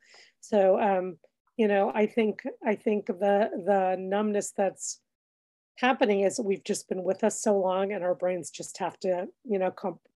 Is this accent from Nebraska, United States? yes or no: no; New York City, New York, United States; I was sort of a new nurse at the start of the AIDS crisis, and I grew up in Greenwich Village. So I saw my neighborhood completely decimated.